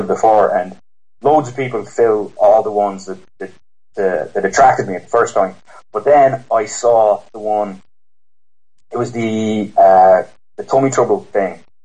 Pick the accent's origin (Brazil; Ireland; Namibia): Ireland; now in England, United Kingdom; I'm an Irishman living in England, I always get compliments on my voice, mainly because of the accent